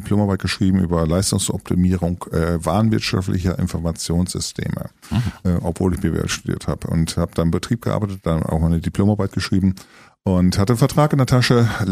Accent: Germany; also born or lived in abroad; Wir sind da mehr oder weniger, wenn wir in Deutschland waren, auch groß geworden auf dem Hof.

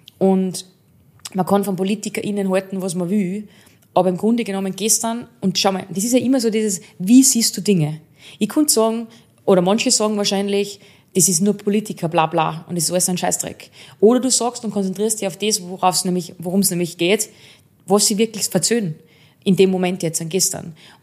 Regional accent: Salzburg, Austria; Ich bin aus Salzburg, und wenn wir die Salzburger nicht verstehen, dann haben wir ein Problem.

